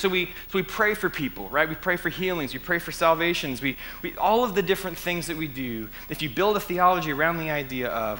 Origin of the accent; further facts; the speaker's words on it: United States; I might even be pronouncing it wrong, but I'm American, so whatever.